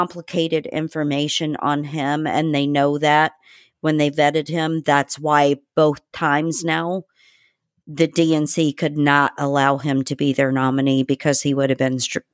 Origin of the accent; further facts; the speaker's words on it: Indiana, United States; I'm originally from Indiana, so Pete Buttigieg, I could write you a book on him right now.